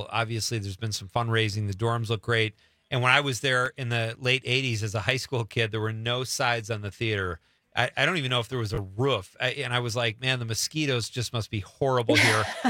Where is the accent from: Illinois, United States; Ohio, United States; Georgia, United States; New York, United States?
Illinois, United States; Chicago; now in Evanston, United States; you live in Evanston, beautiful area, my hometown of Chicago.